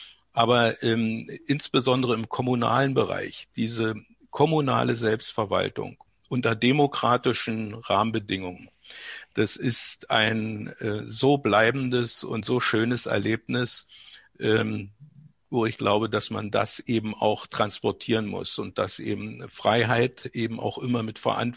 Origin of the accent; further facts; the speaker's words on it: Wildenbruch, Brandenburg, Germany; war 1989 32 Jahre alt, hatte zwei Söhne, war verheiratet. Für mich stand nie zur Disposition, die DDR zu verlassen, meinen Heimatort Wildenbruch.